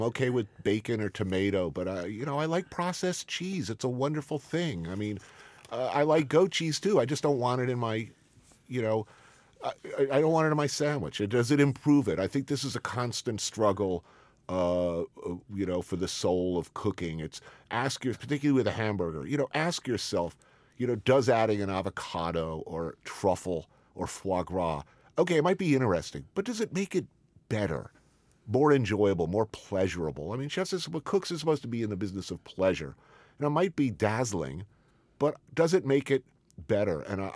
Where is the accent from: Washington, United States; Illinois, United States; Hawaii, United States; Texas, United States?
Illinois, United States; Chicago; And I said, look, Mr. President, as a Chicagoan, as a true Chicagoan, is it ever acceptable to put ketchup on a hot dog?